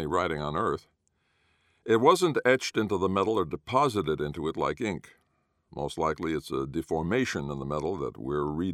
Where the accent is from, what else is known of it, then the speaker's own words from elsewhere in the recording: Boston, Massachusetts, United States; I've never seen joy turn to horror faster, and I'm from Boston.